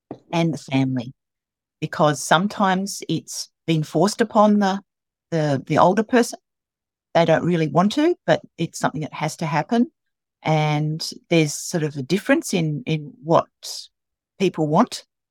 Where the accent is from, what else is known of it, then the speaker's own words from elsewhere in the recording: Australia; accent: Australian; Please excuse the accent. I hopefully will be able to communicate properly. We do say things differently down under